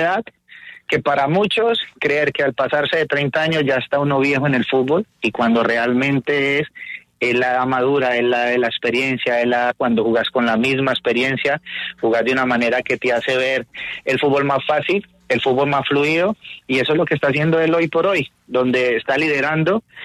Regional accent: Colombia; lo que nos compete a nosotros como colombianos

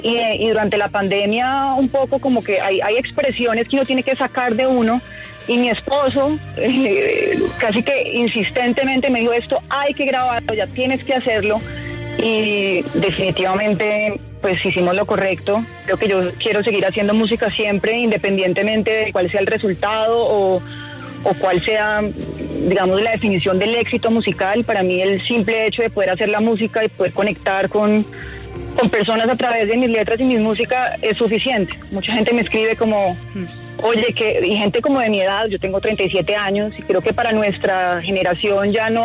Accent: Cali, Valle del Cauca, Colombia; Yo soy caleña, me fascina la salsa

